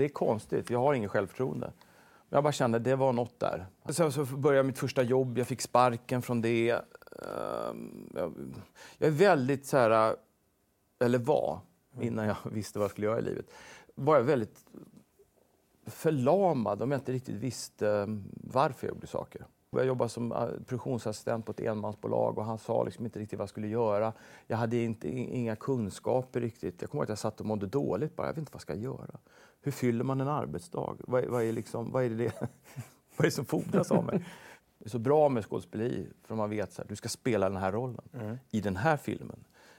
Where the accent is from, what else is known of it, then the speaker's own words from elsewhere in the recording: Täby, Stockholm County, Sweden; Och Täby när jag växte upp var inte som Täby nu. Det var liksom landet.